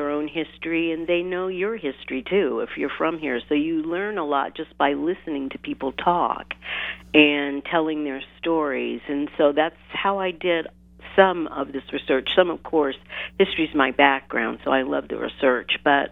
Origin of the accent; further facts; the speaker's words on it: Nebraska, United States; moved away as an adult; also born or lived in Missouri / Italy; now in Mississippi, United States; Yeah, I was born in Missouri and grew up in Nebraska, and I'd actually been living in Italy for 20 years before I moved sight unseen to Mississippi.